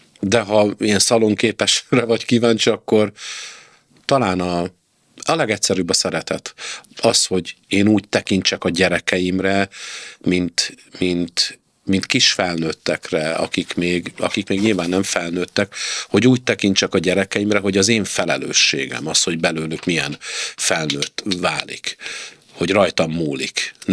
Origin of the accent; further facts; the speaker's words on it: Törökszentmiklós, Jász-Nagykun-Szolnok, Hungary; a Törökszent Miklósi cigánytelepen a Hold utca 2 szám alá a házhoz, ahol én nevelkedtem